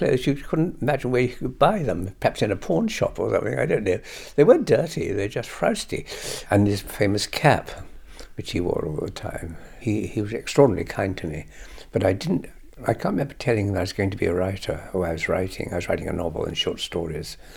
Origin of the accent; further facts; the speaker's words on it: East of England, United Kingdom; born there; I was born in West Suffolk, near Lavenham, which is a different world altogether.